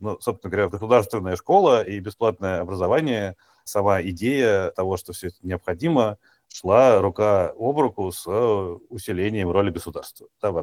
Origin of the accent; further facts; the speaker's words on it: Moscow, Russia; Я вырос в Кузьминках, очень рядом с кинотеатром «Высота»